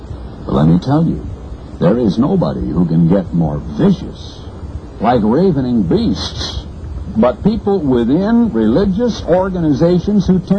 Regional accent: Oregon, United States; As a preacher's boy growing up in Oregon, I decided that since I'd heard the news that all preacher's boys were dirty little unprintable blah blah blankety blank thus and such

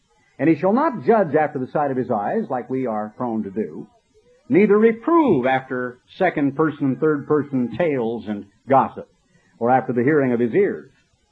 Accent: United States; I'm an American, and I'm a fairly patriotic American

